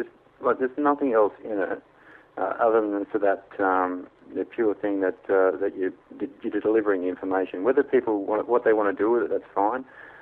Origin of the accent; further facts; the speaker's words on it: Wagga Wagga, New South Wales, Australia; also born or lived in Canberra; I was born in Canberra, and then I grew up in Wagga Wagga.